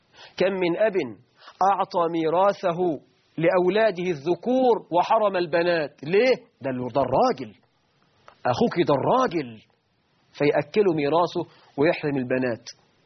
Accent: Egypt; فين مشكلة العنوسة وإحنا عندنا في مصر 12 مليون عانس تخطوا سن 35.

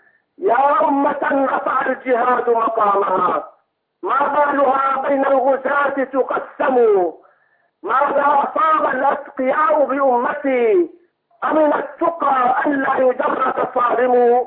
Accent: Homs, Homs Governorate, Syria; أنا طبعا أنا من حمص، بس خارج حمص أنا الآن.

